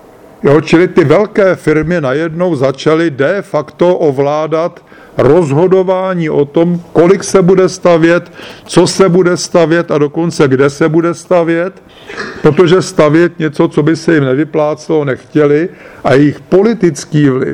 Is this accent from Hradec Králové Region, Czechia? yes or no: no; Prague, Czechia; jsem Pražák z předměstí, čili jsem to všechno zažil v několika životních etapách